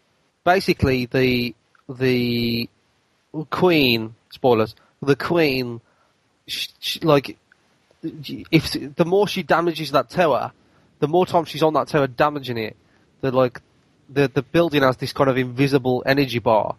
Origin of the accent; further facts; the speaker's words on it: England, United Kingdom; I don't live anywhere near London, and I'm English.